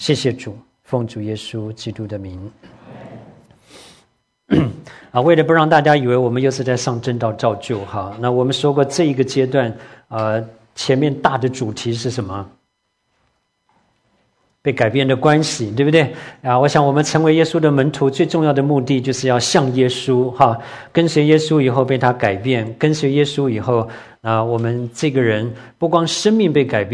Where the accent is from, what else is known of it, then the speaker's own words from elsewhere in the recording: Taiwan; accent: Taiwanese Mandarin; 这个我这个台湾国语叫波饼聚会哈